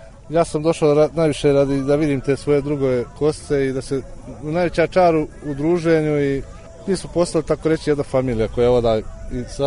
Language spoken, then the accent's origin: Serbian; Bosanski Petrovac, Federation of Bosnia and Herzegovina, Bosnia & Herzegovina; Dolazim iz Bosanskog Petrovca, sela Smoljane.